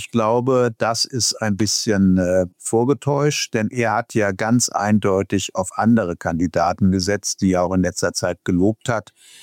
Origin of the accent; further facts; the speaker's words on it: United States; Und als Amerikaner erwarten wir doch jetzt auch alle irgendwie